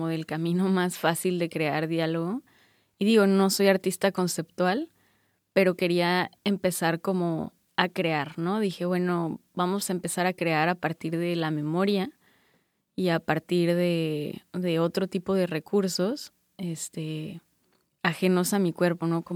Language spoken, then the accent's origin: Spanish; Tlaxcala, Mexico; Pues yo crecí en Tlaxcala.